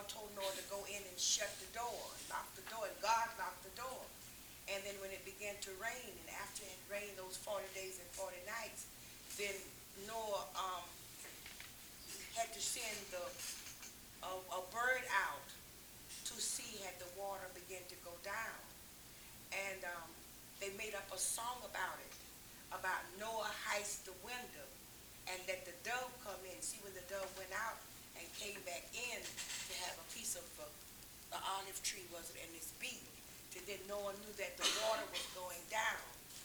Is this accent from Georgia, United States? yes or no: yes; Georgia, United States; accent: coastal Georgia; That's my accent from that area off the coast of Georgia.